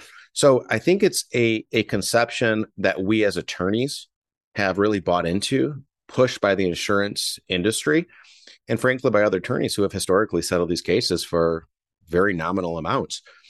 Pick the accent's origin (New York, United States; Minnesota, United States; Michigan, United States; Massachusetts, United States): Michigan, United States; Flint; I'm from Flint, Michigan. I couldn't be more northern.